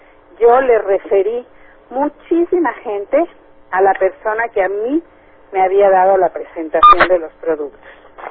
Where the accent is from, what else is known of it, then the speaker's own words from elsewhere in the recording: Mexico; now in United States; yo vengo de México. Yo empecé mi negocio de Niken en México, y después de 2 años de estar en el negocio, yo me vine para Estados